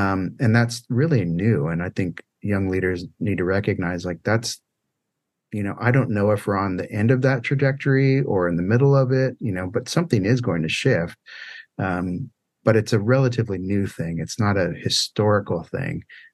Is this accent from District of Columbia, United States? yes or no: no; San Diego, California, United States; I think that was a challenging thing for me, again, growing up in San Diego, growing up around all these artists at the time where other artists were doing.